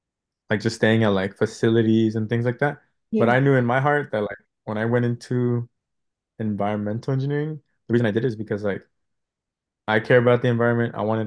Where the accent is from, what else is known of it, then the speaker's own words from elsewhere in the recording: Hayward, California, United States; So I'm from Hayward, and I moved maybe like three schools in middle school until I finally landed at like the fourth one